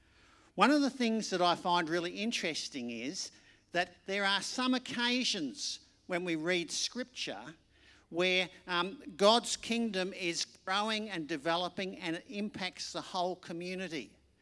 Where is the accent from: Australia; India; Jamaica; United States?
Australia; When I think back to growing up in Australia, our society was much more favourable